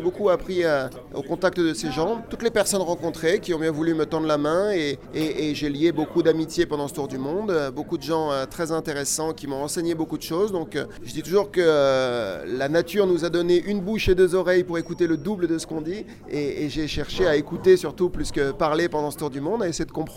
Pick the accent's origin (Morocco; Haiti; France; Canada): France; je suis français, je fais le tour du monde, ne m'agressez pas.